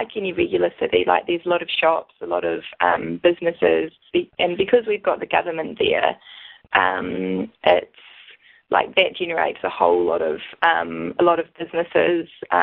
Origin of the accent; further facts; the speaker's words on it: Hawke's Bay, New Zealand; now in Wellington, New Zealand; when I explain my hometown, I always say Hawke's Bay because that was where I grew up and where I was born and everything. But Wellington's definitely become my home as well.